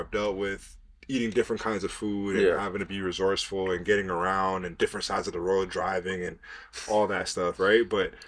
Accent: Canada; thinking that I'm soft because I'm from Canada

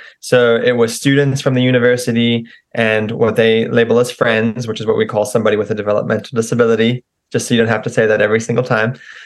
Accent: South Africa; now in United States; I'm originally actually also from South Africa. My accent has changed a little bit over the years, but when I was studying in Nashville

